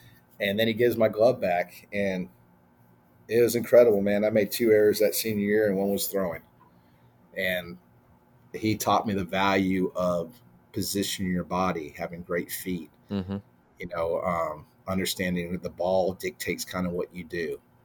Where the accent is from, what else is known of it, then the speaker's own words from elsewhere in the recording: Poway, California, United States; And I grew up in Poway, California, which is the North County of San Diego.